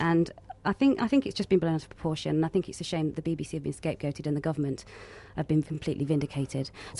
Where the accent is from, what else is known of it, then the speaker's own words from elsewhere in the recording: Nottingham, East Midlands, United Kingdom; now in London, United Kingdom; I'm from the East Midlands, from Nottingham.